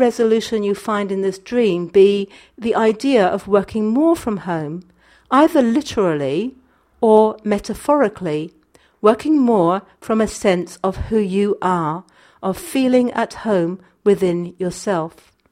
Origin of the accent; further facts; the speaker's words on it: Colombia; And on the other hand, there is a deep longing for returning back to my home country where my entire family lives, and that's Colombia.